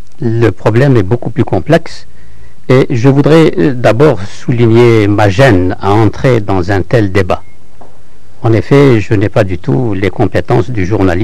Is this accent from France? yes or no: no; Algeria; Je suis algérien aussi, et donc le fait que ça vienne d'Algérie me touche.